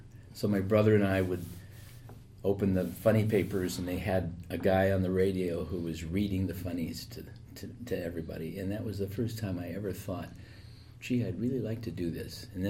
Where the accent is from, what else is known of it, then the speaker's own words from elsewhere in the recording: Denver, Colorado, United States; I grew up in Denver, Colorado, and it was kind of a one-horse town in those days